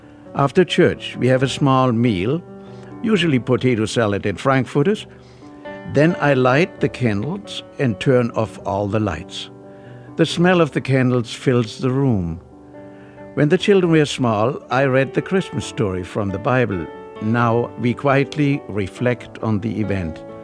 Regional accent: Germany; now in Waterloo, United States; from Waterloo, New York. I came to this country from Germany in 1954. Now I am 82 years old

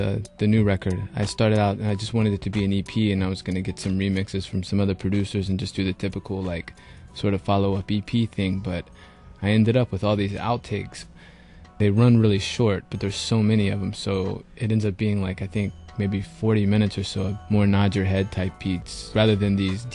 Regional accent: Atlanta, Georgia, United States; No, I mean, I grew up in Atlanta, and hip-hop is what the first music I was introduced to.

